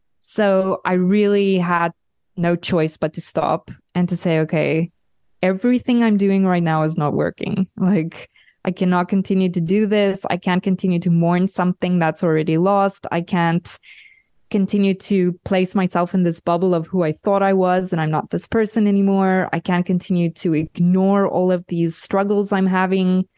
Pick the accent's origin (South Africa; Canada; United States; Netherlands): South Africa; I'm a South African living in Europe.